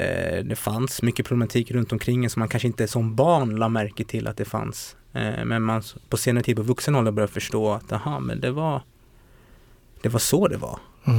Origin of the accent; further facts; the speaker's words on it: Botkyrka, Stockholm County, Sweden; Jag är uppväxt i Botkyrka, Fittja för att vara mer korrekt då.